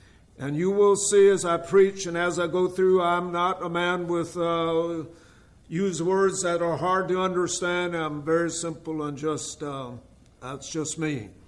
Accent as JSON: {"language": "English", "town": "Montezuma", "country": "United States", "said": "from Montezuma."}